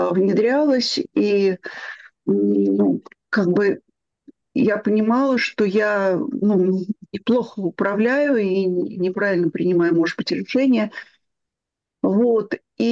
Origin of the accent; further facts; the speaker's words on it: Moscow, Russia; мне 74 будет вот сейчас. Я родилась и живу в Москве.